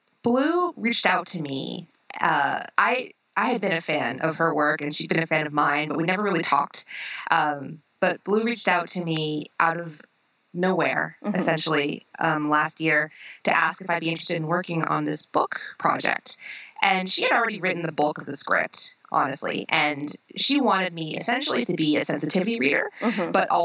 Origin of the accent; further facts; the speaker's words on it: Brooklyn, New York, United States; I grew up in Brooklyn, New York, and we mainly ate, well, okay.